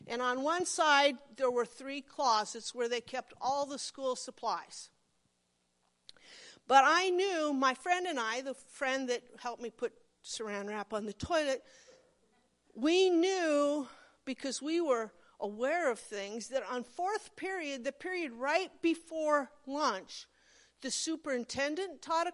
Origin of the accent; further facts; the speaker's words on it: Monroe, Nebraska, United States; So I'm from Monroe, down the road there. A rough little area between Platt Center and Monroe and Duncan.